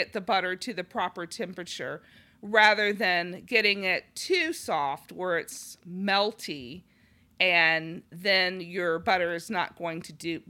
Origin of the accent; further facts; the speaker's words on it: Los Angeles, California, United States; who we had grown up in large cities, and he's from Minneapolis, I'm from Los Angeles